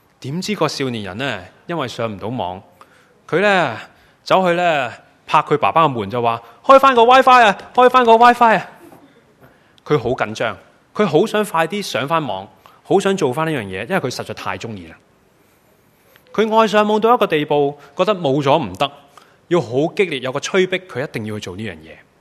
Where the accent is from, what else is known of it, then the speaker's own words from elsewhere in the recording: Hong Kong; 面对困难，我们香港人最叻讲的就是退一步海阔天空。